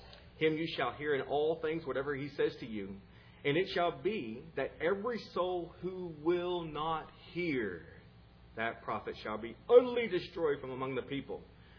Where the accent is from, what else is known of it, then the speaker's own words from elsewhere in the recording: Huntsville, Texas, United States; But I say I'm from Huntsville because my teenage years, and that's where I left home and so on.